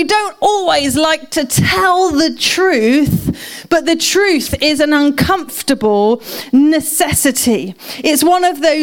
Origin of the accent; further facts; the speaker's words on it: United Kingdom; I'm just going to pretend like it's because I'm British and it's really awkward to point out somebody's like weakness?